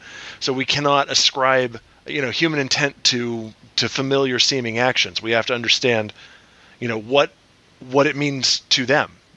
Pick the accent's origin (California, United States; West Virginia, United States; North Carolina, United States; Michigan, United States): California, United States; San Diego; I grew up in San Diego. I used to go to SeaWorld all the time.